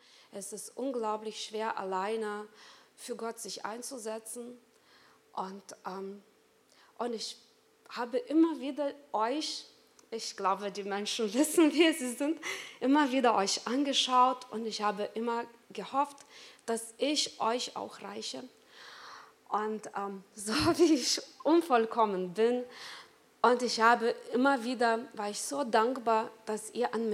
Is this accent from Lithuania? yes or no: yes; Lithuania; moved away as an adult; now in Germany; Ich komme aus Litauen